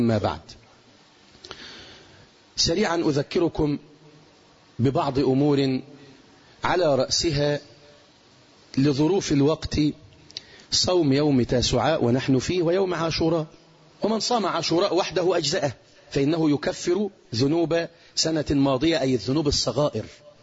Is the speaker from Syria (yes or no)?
no; Egypt; بلدنا مصر